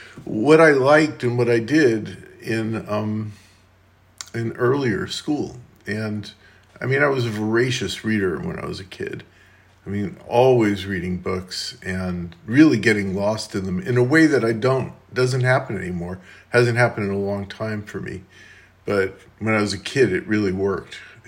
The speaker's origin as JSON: {"language": "English", "region": "New York", "country": "United States", "said": "I didn't fit in New Orleans. I was from New York."}